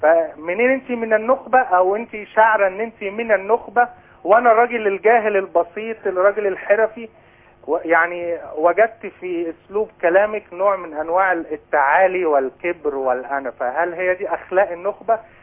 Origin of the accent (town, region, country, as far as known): Egypt